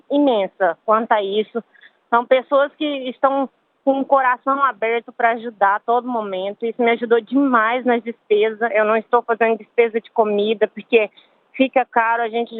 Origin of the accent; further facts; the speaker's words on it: Minas Gerais, Brazil; moved away as an adult; also born or lived in Alagoas; now in Australia; brasileira, tenho 30 anos e cheguei há 4 meses na Austrália. Eu sou de Minas, mas eu nasci em Alagoas, tem 19 anos que eu moro em Minas Gerais.